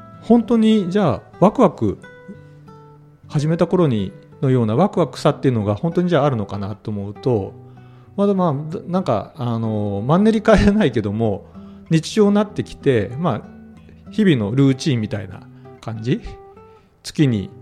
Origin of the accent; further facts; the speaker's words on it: Nagoya, Aichi, Japan; now in Hiroshima, Japan; 僕出身が名古屋で広島で就職してるので、